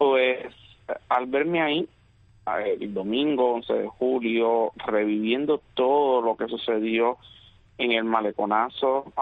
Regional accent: Cuba; un orgullo de mis cubanos, de mis hermanos, de mi tierra

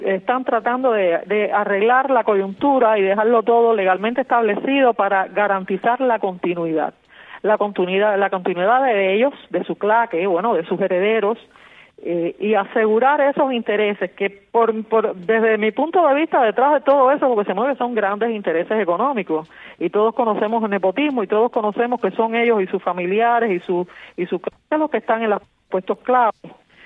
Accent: Cuba; yo soy cubano para unas cosas y para otras, ¿no?

